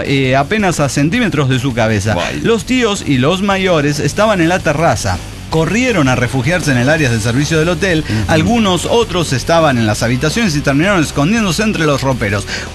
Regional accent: Bolivia; Del lado boliviano, vio, más siendo boliviano.

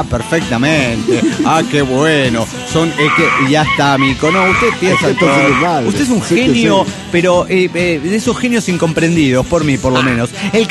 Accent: Oruro, Bolivia; de Oruro, Bolivia.

